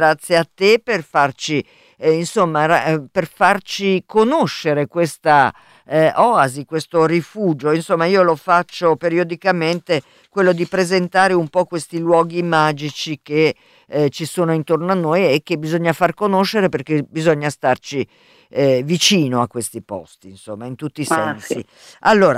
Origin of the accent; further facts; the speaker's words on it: Naples, Campania, Italy; Ve lo dico da napoletana, guardate, io con i botti e i fuochi d'artificio ci ho convissuto fin da bambina